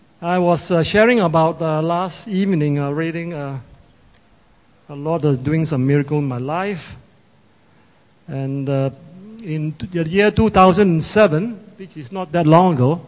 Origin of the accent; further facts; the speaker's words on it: Melbourne, Victoria, Australia; Then I decided to go back to Melbourne, where my hometown is.